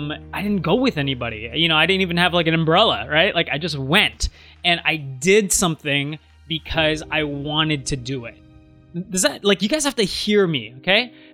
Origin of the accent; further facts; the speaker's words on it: Canada; I'm Asian, right? But I'm not from China, but grew up in Canada.